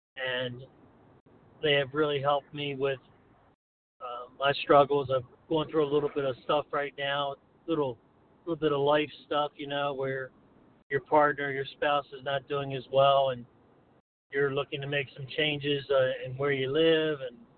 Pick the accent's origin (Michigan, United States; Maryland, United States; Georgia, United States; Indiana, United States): Maryland, United States; I'm from Maryland Eastern Shore.